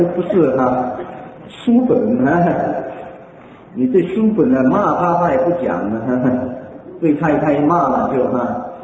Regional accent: China; 我们中国孩子，我们中国长大的人呢

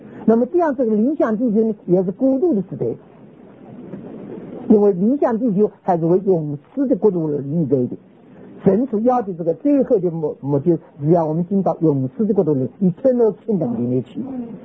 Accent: China; 像我们中国人所说的，这就是一种深深通会的一种处词

